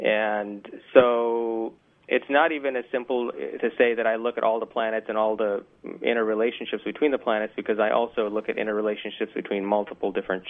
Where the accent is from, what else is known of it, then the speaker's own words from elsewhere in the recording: India; I'm originally from India